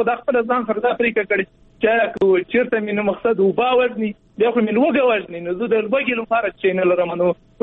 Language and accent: Pashto; Logar, Afghanistan; زه محسوس د لوګر نه راغلی یو